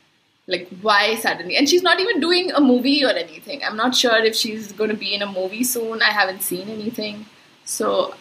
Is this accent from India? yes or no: yes; Kolkata, West Bengal, India; also born or lived in Bangalore; We both basically grew up in Calcutta